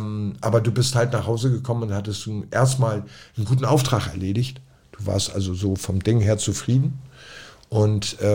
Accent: Hamburg, Germany; ich Ich bin Hamburger.

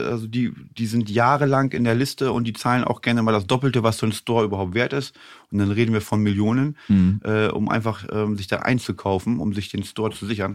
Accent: Achim, Lower Saxony, Germany; Aus Achim, okay. Bei Bremen.

